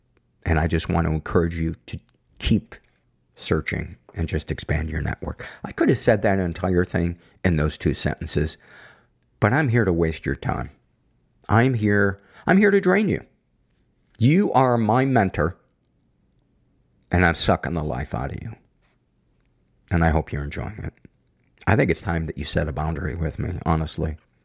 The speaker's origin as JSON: {"language": "English", "town": "Chicago", "region": "Illinois", "country": "United States", "tie": "born or raised there", "said": "I was born and raised in Chicago and started playing hockey when I was 7 or 8."}